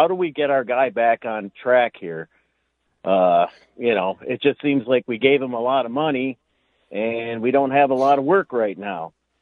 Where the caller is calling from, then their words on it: St. Clair, Michigan, United States; And I'm calling from St. Clair, not St. Clair Shores. There is a difference.